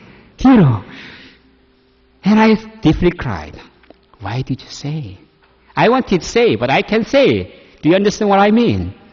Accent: South Korea; born there; English is a second language; as you know, I was born in Korea. The English is not my native language. This is not my primary language.

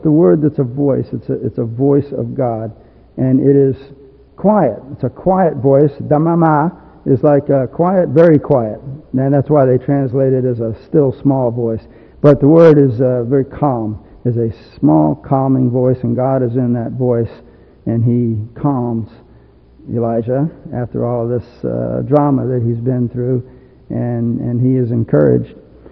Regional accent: South Africa; I know she's not English, but I'm South African. But it's the English part of South Africa, I think.

